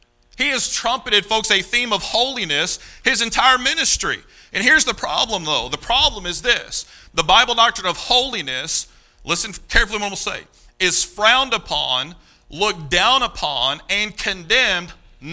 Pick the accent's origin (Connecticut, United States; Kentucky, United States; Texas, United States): Kentucky, United States; I'm going to butcher these, all right, because I'm from Kentucky.